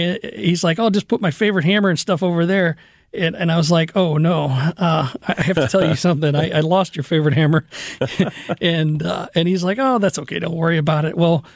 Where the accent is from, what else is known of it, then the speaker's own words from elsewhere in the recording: Fenton, Missouri, United States; I grew up in Fenton.